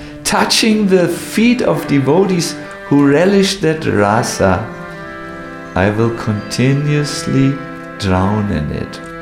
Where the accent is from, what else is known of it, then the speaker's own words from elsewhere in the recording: Germany; English is a second language; I'm sorry, I'm from Germany. I cannot... We like to talk with words that have meaning.